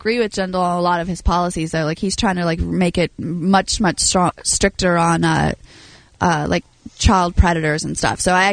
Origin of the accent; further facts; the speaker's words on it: Louisiana, United States; it's pretty common knowledge that I'm from Louisiana.